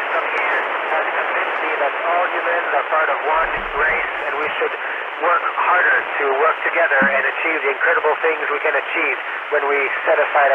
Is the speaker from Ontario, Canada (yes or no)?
no; Montreal, Quebec, Canada; Actually, the first photos I took were from my hometown, Montreal, in Canada.